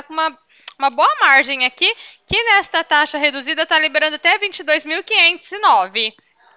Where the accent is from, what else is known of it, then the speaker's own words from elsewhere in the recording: Ribeirão Preto, São Paulo, Brazil; Eu sou de Ribeirão